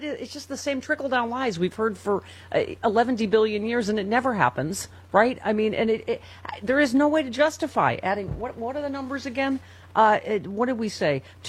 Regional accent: United States; I mean, that is so sad to me as an American.

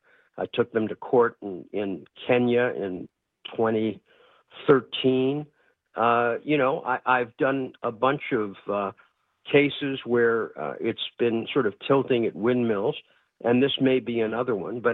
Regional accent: Bronx, New York, United States; born there; I'm Bronx born. I've been arrested in Russia. I'm banned from Russia.

